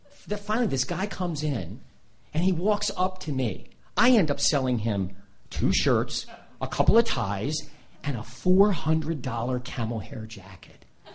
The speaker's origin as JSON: {"language": "English", "town": "Baltimore", "region": "Maryland", "country": "United States", "tie": "born or raised there", "said": "growing up in Baltimore, my Thanksgivings were characterized by family and food"}